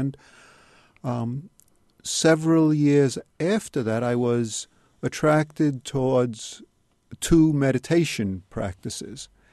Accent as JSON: {"language": "English", "town": "New York City", "region": "New York", "country": "United States", "tie": "born or raised there", "said": "I was born and grew up in New York City."}